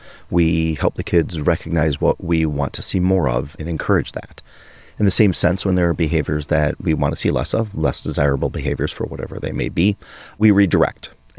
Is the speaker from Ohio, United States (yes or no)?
no; Chicago, Illinois, United States; also born or lived in Florida; So we left Florida. I was born and raised in Chicago.